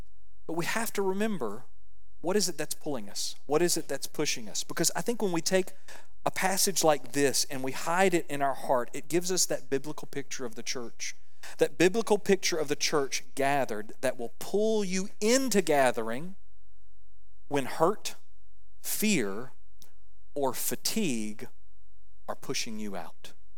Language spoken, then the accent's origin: English; Panama City, Florida, United States; You know, I grew up in Panama City, Florida. My family is all from Alabama.